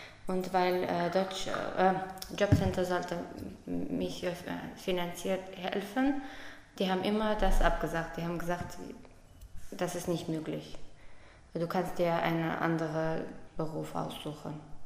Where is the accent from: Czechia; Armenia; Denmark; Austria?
Armenia; German is a second language; moved away as an adult; now in Germany; Ich bin jetzt 32 Jahre alt. Ich bin in Armenien geboren. Da habe ich meinen Schulabschluss und meine Ausbildung abgeschlossen. Und seit 10 Jahren bin ich in Deutschland.